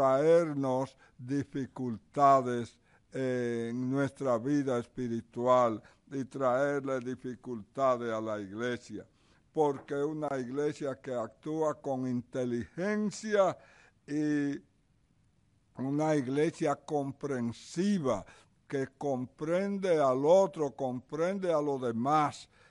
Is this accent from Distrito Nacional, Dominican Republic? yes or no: yes; Santo Domingo, Distrito Nacional, Dominican Republic; vengo de Santo Domingo, República Dominicana